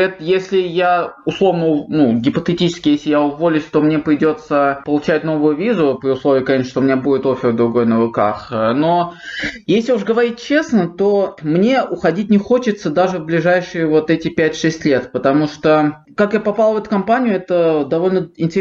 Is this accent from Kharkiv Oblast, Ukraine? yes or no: yes; Kharkiv, Kharkiv Oblast, Ukraine; born there; учитывая, что я родился в Харькове.